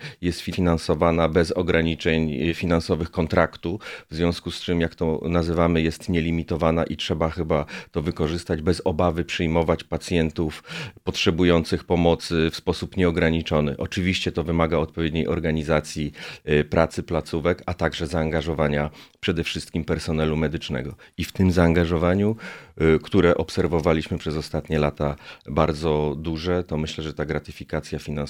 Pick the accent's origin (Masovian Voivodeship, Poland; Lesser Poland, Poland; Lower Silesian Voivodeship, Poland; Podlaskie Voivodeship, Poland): Lower Silesian Voivodeship, Poland; Wrocław; jako wrocławianin znam doskonale szpitale